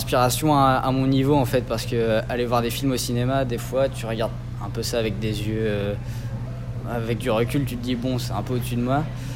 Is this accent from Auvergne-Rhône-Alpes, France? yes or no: no; Brest, Brittany, France; Puis je suis brestois depuis... je suis né à Brest, quoi. Donc ouais, forcément, j'y suis attaché